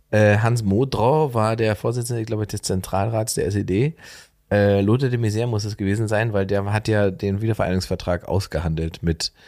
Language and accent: German; eastern Germany, Germany; wenn ich als Ossi nach Solingen komme und zu den Leuten sage, ich komme aus dem Osten